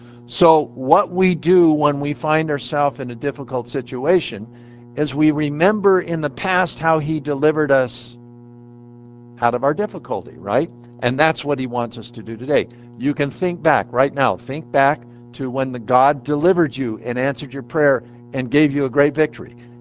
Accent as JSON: {"language": "English", "country": "United States", "said": "What upsets me about it is that I'm an American."}